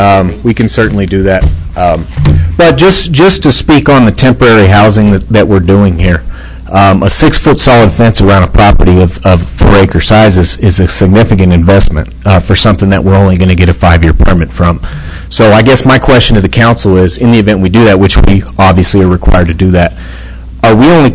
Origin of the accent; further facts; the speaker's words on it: Carlsbad, United States; But I'm born and raised in Carlsbad. I don't like seeing the RV parks come in either, but supply and demand.